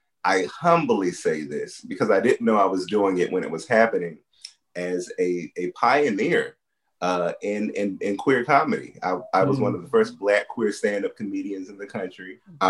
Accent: Washington, District of Columbia, United States; You know, I'm from Southeast DC. My folks are from North Carolina.

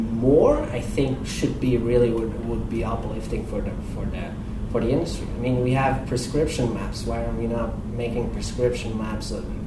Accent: Switzerland; accent: Swiss; not sure people don't understand my Swiss accent too well, so...

